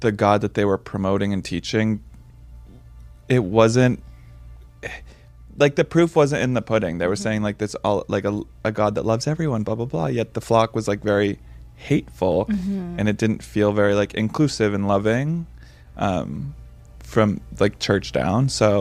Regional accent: Boston, Massachusetts, United States; No, we're from Boston. Both parents Catholic, so big family.

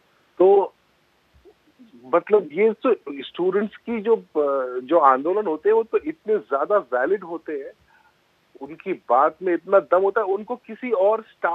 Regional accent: Varanasi, Uttar Pradesh, India; also born or lived in Aligarh; मेरी जड़ें हैं, मैं बनारस का रहने वाला हूँ, अलीगढ़ में पढ़ा हूँ

